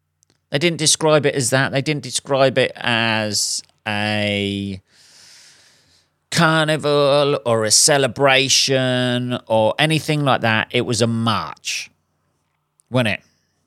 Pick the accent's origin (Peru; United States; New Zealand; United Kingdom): United Kingdom; England; I am an Englishman. That's what I am, people. I am an Englishman.